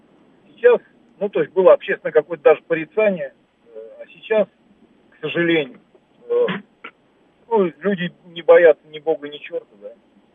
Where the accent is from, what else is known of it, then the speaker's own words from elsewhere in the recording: Moscow, Russia; now in Moscow Oblast, Russia; я сам москвич, да, сейчас живу просто как бы в Подмосковье.